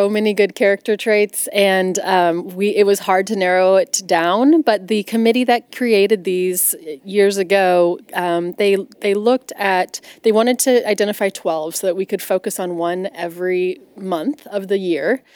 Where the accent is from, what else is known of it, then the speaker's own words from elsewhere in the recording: Lee's Summit, Missouri, United States; I grew up in Lee Summit and graduated from Lee Summit High School in 2001. And then I moved away, went to college, moved to different locations, and was coming back.